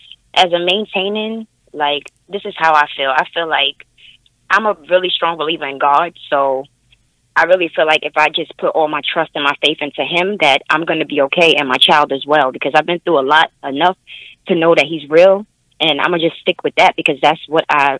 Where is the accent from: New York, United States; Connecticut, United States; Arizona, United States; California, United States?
New York, United States; Brooklyn; I'm calling from Brooklyn.